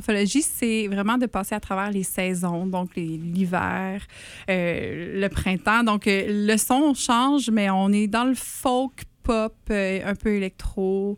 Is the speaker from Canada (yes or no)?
yes; Sherbrooke, Quebec, Canada; Je viens de Sherbrooke.